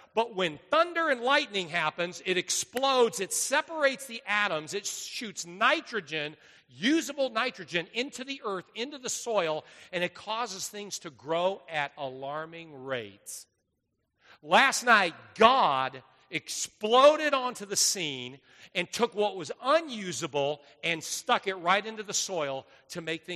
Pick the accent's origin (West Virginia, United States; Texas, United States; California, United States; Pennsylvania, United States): California, United States; I love orange trees. I grew up in California.